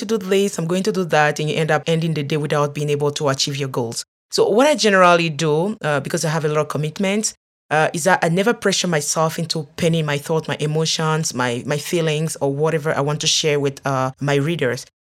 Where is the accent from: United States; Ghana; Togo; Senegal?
Togo; I am from Togo.